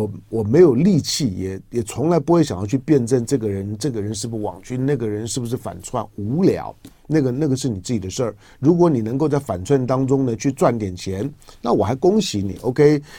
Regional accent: Taiwan; 我是在台湾土生土长的

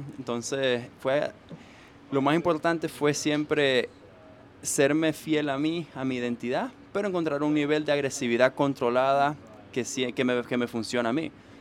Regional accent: Venezuela; Yo sé que como venezolano eso pesa un poquito más

